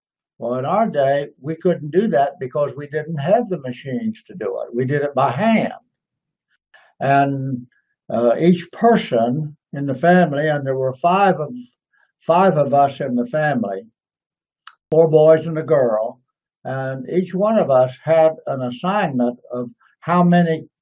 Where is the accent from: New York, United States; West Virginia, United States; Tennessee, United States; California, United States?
West Virginia, United States; when I went in, I thought I would stay right in my home state of West Virginia, that I wouldn't go anywhere else.